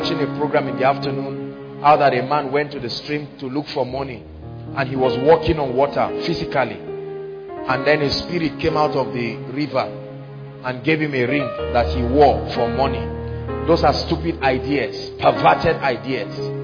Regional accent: Akwa Ibom, Nigeria; I'm from Akwa Ibom. He's from Lagos. Lagos and Akwa Ibom is clashing.

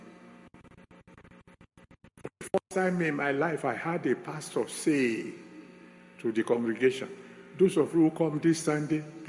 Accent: Nigeria; Because I came all the way from Nigeria for something.

